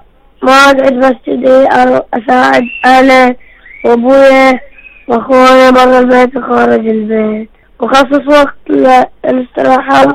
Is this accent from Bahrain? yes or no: yes; Bahrain; من البحرين، ومبارك لكم بقدوم شهر رمضان الكريم مبارك.